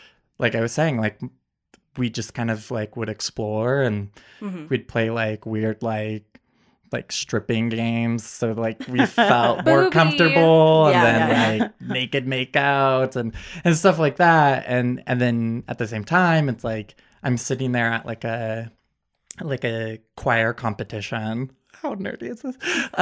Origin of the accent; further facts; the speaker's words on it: Dallas, Oregon, United States; also born or lived in Salem; Yeah, so I grew up in, kind of Dallas, which is really conservative, but in middle school we moved over to Salem, which is less conservative